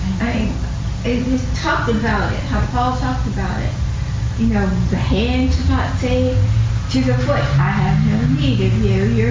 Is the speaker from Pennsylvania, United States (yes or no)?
yes; Pittsburgh, Pennsylvania, United States; Now, we're from Pittsburgh, we're from the East, so we're very outspoken.